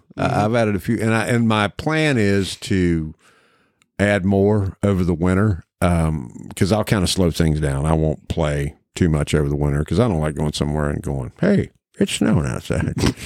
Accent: Appalachia, United States; I'm Appalachian.

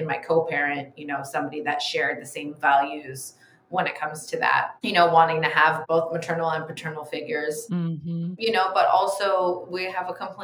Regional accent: Los Angeles, California, United States; now in New York, United States; well, I'm originally in Los Angeles, but right now I am in Soho, New York.

